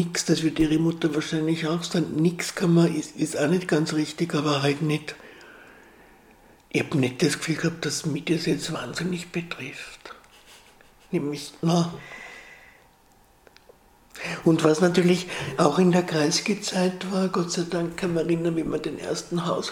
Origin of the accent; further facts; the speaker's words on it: Vienna, Austria; born or raised there; also born or lived in Salzburg